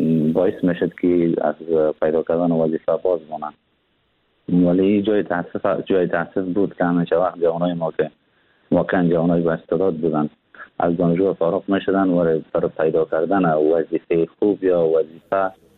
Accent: Afghanistan; now in Turkey; ما تقریبا مدت یک ماه یا کمتر میشه که از افغانستان بیرون آمدم، بیرون شدم، فعلاً هم به ترکیه بسر میدارم.

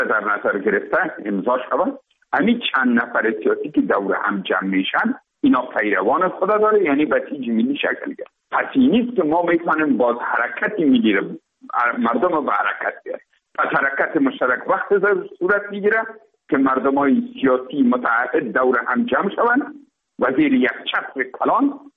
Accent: Afghanistan; ما افغان هستیم

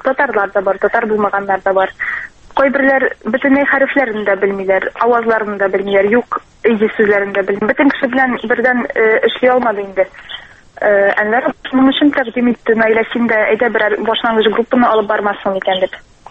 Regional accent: Shemordan, Tatarstan, Russia; Мин Сабар районы Шәмәрдән бистәсеннән.

